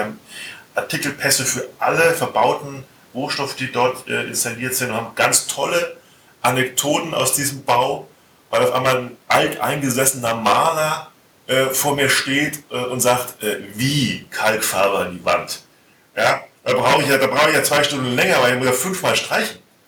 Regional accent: Hesse, Germany; Ich bin Hesse, Maike, also ganz gerne hessisch

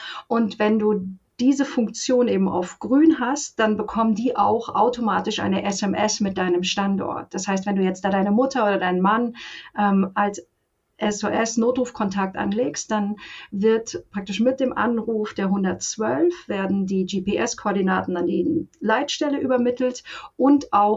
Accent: Bavaria, Germany; Also ich komme ja aus Bayern und da wurden die alle umgestellt.

